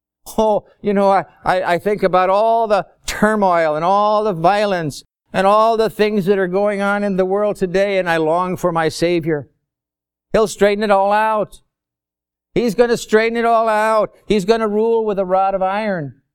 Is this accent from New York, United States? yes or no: no; Chicago, Illinois, United States; born there; now in Berwyn, United States; Or actually … from Berwyn, Illinois. But I was born in Chicago, so … from Chicago.